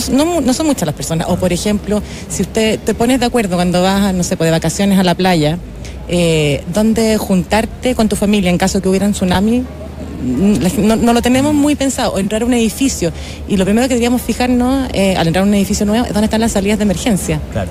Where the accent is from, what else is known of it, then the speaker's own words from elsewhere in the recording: Chile; entender nosotros, como chilenos que tenemos que vivimos en este contexto, que tenemos un rol que jugar